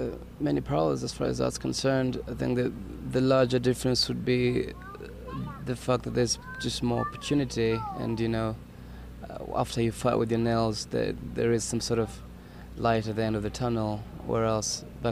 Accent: Kenya; I suppose my general perspective on things, as being a Kenyan and putting out my interpretations and my perspective, my spin on things in a way that is understandable in the Western world

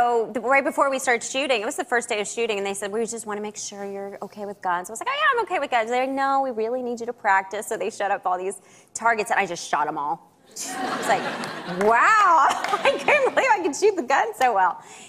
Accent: Tennessee, United States; Yeah, I mean, I grew up in Tennessee, so pretty much everybody has a gun.

